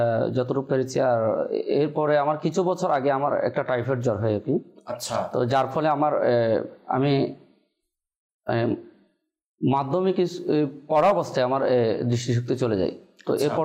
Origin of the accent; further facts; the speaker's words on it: Chittagong, Chittagong Division, Bangladesh; আমার বাড়ি হচ্ছে মাইজপাড়া পাতাঙ্গা চট্টগ্রামের 41 নম্বর ওয়ার্ড।